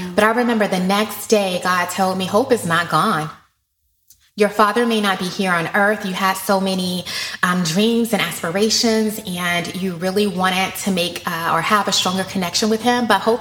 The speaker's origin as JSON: {"language": "English", "region": "Georgia", "country": "United States", "said": "I'm originally from Georgia. Every time I went home, I made sure I saw my father."}